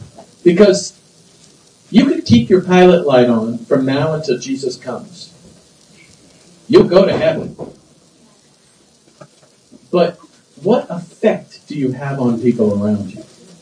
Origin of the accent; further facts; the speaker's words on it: Florida, United States; I grew up in South Florida, as you know.